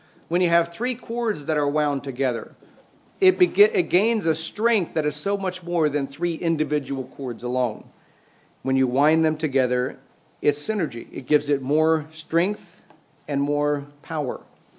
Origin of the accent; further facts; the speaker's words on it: Missouri, United States; I'm from Missouri, but it's the famous Missouri mules.